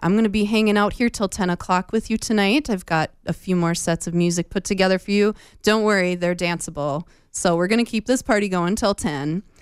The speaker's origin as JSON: {"language": "English", "region": "Minnesota", "country": "United States", "said": "I'm not really good at taking compliments because I'm a Minnesotan and we're not supposed to take them."}